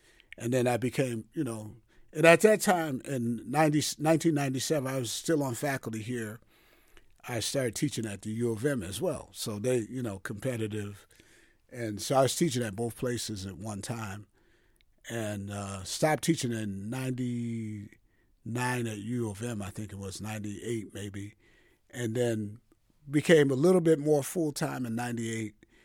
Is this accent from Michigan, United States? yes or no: yes; Detroit, Michigan, United States; Well, this program is unique because I was able to instill the values of my hometown, Detroit.